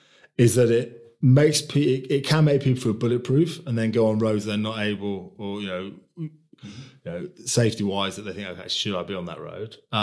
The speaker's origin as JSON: {"language": "English", "region": "London", "country": "United Kingdom", "tie": "born or raised there", "said": "I grew up in London, cycled around London all my life."}